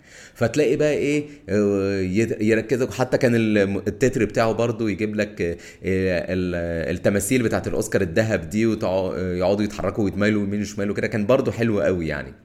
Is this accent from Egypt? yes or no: yes; Egypt; فنان من عندنا في مصر